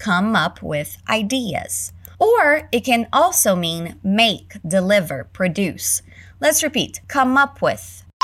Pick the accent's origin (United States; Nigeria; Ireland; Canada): Canada; accent: Canadian; since my accent is Canadian